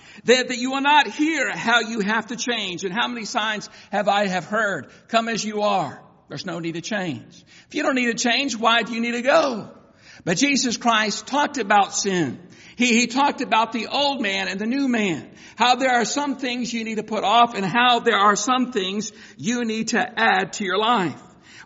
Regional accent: Bulverde, Texas, United States; And I remember growing up in Boverde, Texas, and going to my father's grandfather's ranch.

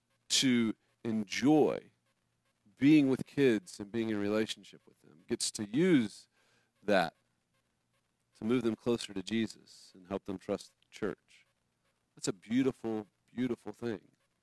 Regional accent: the South, United States; I grew up in the South in the 80s and 90s.

